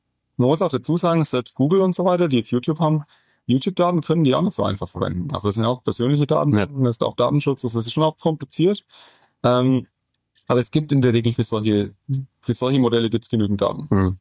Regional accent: Bavaria, Germany; Ich bin 1,5 Stunden von weg von hier aufgewachsen. Ich bin Franke

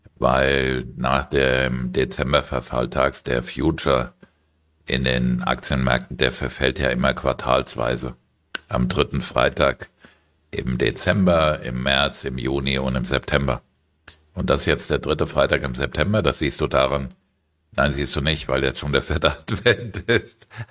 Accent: Germany; und wir als Deutsche, die meisten von uns können sich Gott sei Dank nicht erinnern, weil so alt sind wir nicht

